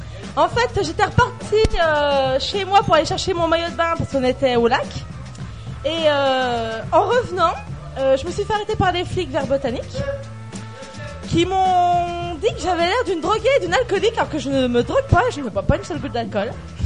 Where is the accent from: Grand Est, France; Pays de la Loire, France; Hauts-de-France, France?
Grand Est, France; now in Thonon-les-Bains, France; ça fait pas longtemps que j'habite Thonon, parce que je suis des Vosges.